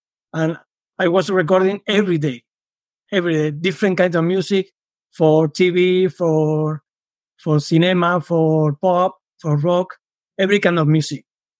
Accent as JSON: {"language": "English", "town": "Madrid", "region": "Community of Madrid", "country": "Spain", "tie": "born or raised there", "second_language": "English", "said": "Yes, in the city."}